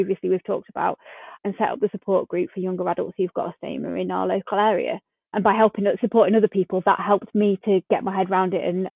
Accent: East Midlands, United Kingdom; I am from Derbyshire.

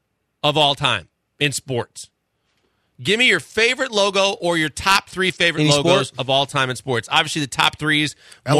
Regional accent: Milwaukee, Wisconsin, United States; But when I was growing up in Milwaukee, our baseball logo was like the Michigan Wolverines M.

